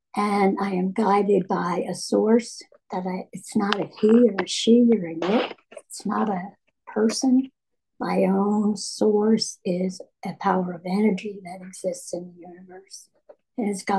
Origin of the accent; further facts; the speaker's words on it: New York, United States; I grew up in New York and in a couple of, I'd say a medium to upper middle class Jewish community.